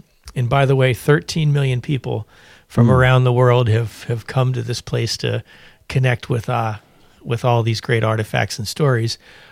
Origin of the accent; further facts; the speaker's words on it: Philadelphia, Pennsylvania, United States; my hometown, Philadelphia, Pennsylvania